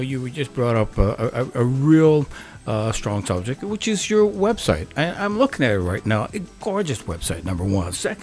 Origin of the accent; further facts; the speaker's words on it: Hawaii, United States; I'm from Hawaii, right? So anytime I see tikis, I see palm trees, I'm going, oh, boy.